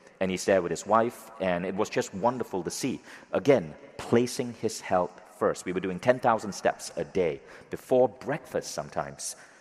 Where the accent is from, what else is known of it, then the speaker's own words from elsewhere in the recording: Malaysia; So I grew up in Malaysia. There's like water and ocean everywhere.